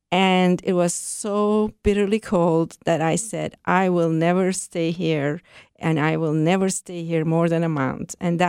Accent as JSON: {"language": "English", "region": "Ankara", "country": "Turkey", "said": "I am from Ankara, Turkey, which is Ankara is the capital of Turkey. And I did my medical school training originally in Ankara."}